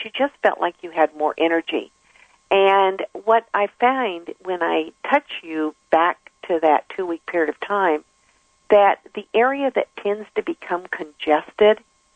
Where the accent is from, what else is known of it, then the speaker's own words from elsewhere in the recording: California, United States; I'm from California, and, honey, if it gets anywhere around 32, we become pitifully whining.